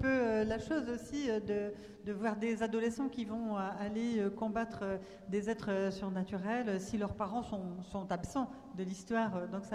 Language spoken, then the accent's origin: French; Arkansas, United States; En fait, moi, je suis originaire de l'Arkansas, qui est un des États du Sud des États-Unis.